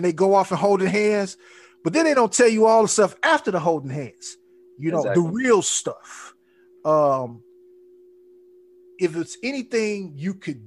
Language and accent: English; Chicago, Illinois, United States; you know, especially growing up in Chicago, you really had to be on your toes about things